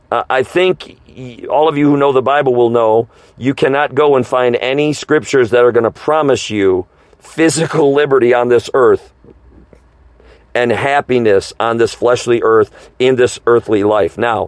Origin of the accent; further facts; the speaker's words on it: United States; And I want to go here as an American.